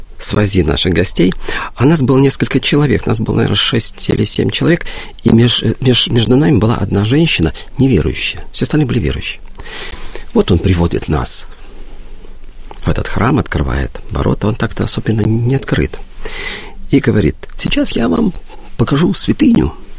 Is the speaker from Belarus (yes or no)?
yes; Western Belarus, Belarus; поскольку я белорус, из Западной Беларуси